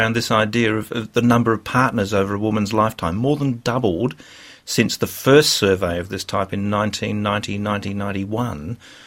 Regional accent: United Kingdom; We're British.

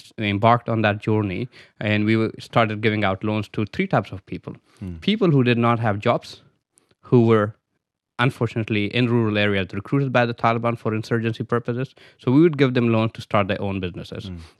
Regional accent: Pakistan; So my first memories would be of the time when I was about 5 or 6 years old

